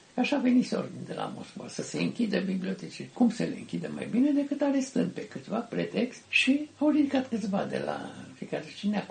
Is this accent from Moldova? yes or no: no; Romania; born there; M-am născut în România Mare în 1928, produs al primului război mondial și al hegemoniei franceze în Europa.